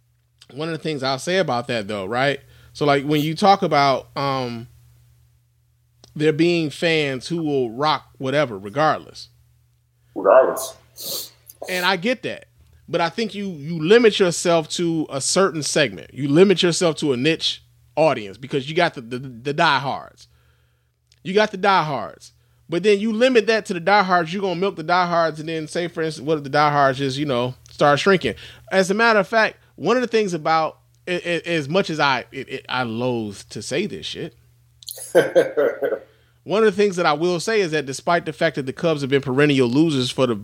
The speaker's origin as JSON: {"language": "English", "town": "Chicago", "region": "Illinois", "country": "United States", "said": "from the time I was little, it was White Sox because I was from the South Side."}